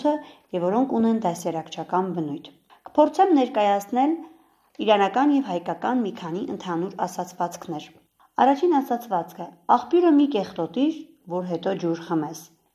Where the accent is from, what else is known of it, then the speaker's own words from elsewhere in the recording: Armenia; also born or lived in Iran; Հայաստանից, ծնվել եմ Իրանում, մեծացել եմ հայրենիքում